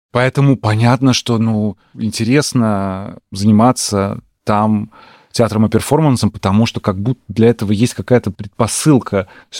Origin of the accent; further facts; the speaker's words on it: Saint Petersburg, Russia; Ну, я же из Петербурга, понимаете, да, в Петербурге не стыдно быть нищебродом, а в Москве стыдно.